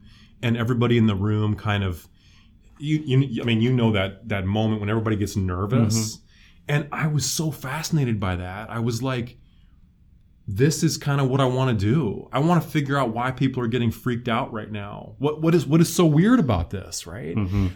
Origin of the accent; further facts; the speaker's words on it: Moscow, Idaho, United States; I grew up in Moscow, Idaho, and we were driving after church one day. My parents are evangelical Christians, were and are.